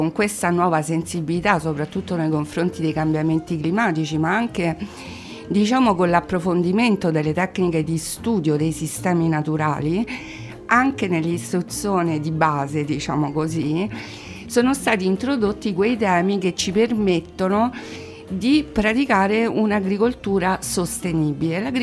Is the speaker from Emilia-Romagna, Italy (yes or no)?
no; Latina, Lazio, Italy; Sono nata e cresciuta a Latina, Agropontino, zona di bonifica degli anni 30, con nonni veneti dall'altra parte, da parte di madre, bonificatori.